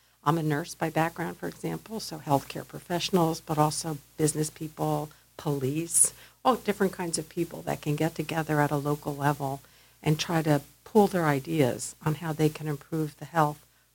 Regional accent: New Jersey, United States; and I'm from New Jersey, and my governor did it as well right away, so I'm very happy.

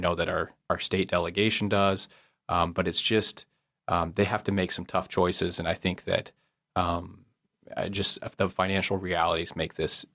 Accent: Kodiak, Alaska, United States; I was born and raised in Kodiak, and I went through the public school system there.

